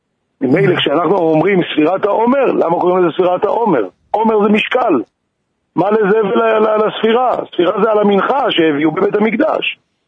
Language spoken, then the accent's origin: Hebrew; Petah Tikva, Central District, Israel; שאני הייתי ילד, גדלתי בפתח תקווה.